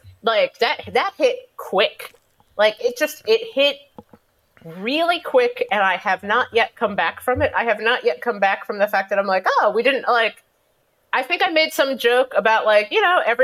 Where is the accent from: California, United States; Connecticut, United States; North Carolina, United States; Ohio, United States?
Ohio, United States; Cincinnati; I'm from Cincinnati, and it seems to me that, like, the further away Cincinnatians are from him being, like, a person that you would have anything